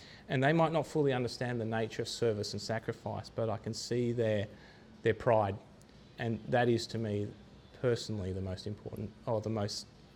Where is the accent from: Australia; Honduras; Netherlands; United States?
Australia; Sydney, New South Wales; and I'm from Sydney, which is obviously the heart of the Royal Australian Navy.